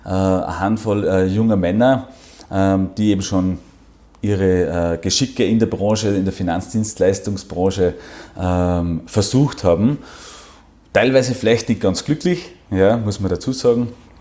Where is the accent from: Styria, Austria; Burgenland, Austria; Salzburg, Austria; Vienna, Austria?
Salzburg, Austria; Werfen; now in Tyrol, Austria; kein Gebürtiger nicht, fühle mich aber schon richtig pudelwohl da herinnen im schönen Land Tirol. Bin ein Salzburger, ja, komme aus dem Bangau, nämlich da in der Nähe von Werfen, da bin ich aufgewachsen.